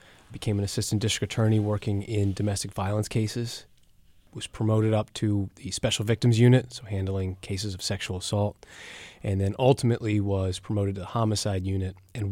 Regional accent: Philadelphia, Pennsylvania, United States; I grew up here in Philadelphia, grew up in Chestnut Hill.

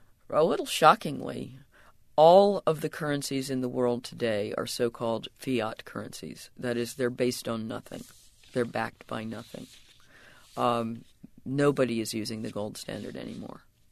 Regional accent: United States; now in London, United Kingdom; Well, you know, being an American somewhere else in the world, and especially somewhere else English speaking, is different from being other foreigners elsewhere.

